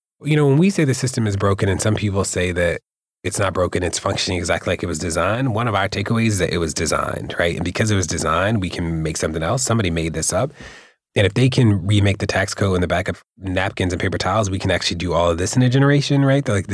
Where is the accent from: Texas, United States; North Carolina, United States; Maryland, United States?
Maryland, United States; Baltimore; I grew up in Baltimore.